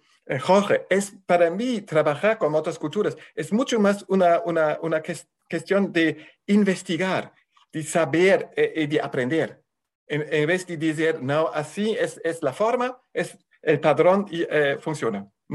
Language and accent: Spanish; Germany; Spanish is a second language; era estadounidense. Yo soy alemán. Entonces, es todo basado todavía en la cultura occidental.